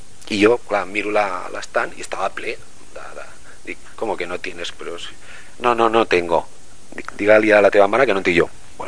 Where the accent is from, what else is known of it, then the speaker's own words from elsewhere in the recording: Barcelona, Catalonia, Spain; jo vinc de Nou Barris. Llavors, en aquella època no teníem uns centres comercials grans on jo vivia